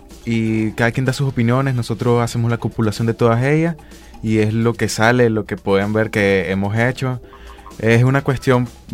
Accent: Nicaragua; además de ser jóvenes, somos ciudadanos nicaragüenses

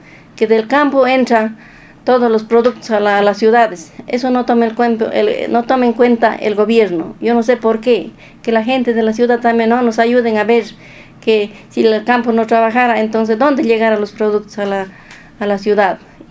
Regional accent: Molleturo, Azuay, Ecuador; soy de Molleturo

